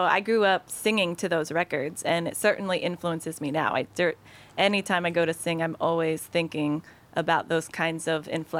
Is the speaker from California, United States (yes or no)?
no; Indiana, United States; also born or lived in Oklahoma; I was born in Oklahoma, but I grew up in Indiana.